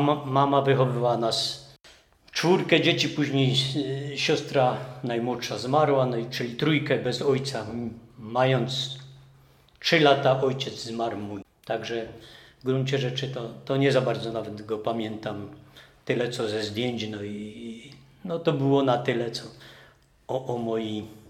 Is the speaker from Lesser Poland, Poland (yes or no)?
yes; Dzielec, Lesser Poland, Poland; now in Sułkowice, Poland; Pochodzę w ogóle z Dzielca, z przysiółka Zdzielec, kiedyś nie było ulic tylko. No i to są moje rodzinne strony.